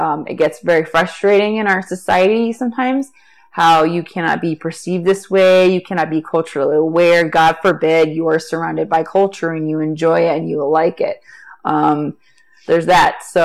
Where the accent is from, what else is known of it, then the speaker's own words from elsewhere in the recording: Cleveland, Ohio, United States; I've been around so much black people in my hometown of Cleveland, Ohio, that I for me, it's nothing.